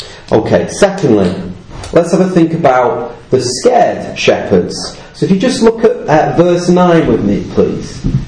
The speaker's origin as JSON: {"language": "English", "town": "Wigan", "region": "North West England", "country": "United Kingdom", "said": "Okay, I'm from Wigan."}